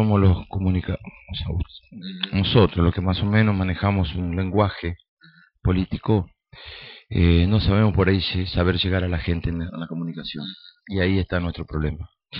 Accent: Concordia, Entre Ríos, Argentina; La realidad mía es que yo vivo en Concordia y nací y me crié acá en Concordia

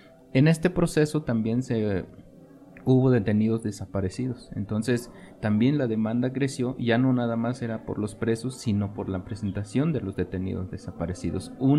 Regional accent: Atlapexco, Hidalgo, Mexico; de la comunidad general Emiliano Zapata, del municipio de Atlapexco, Hidalgo.

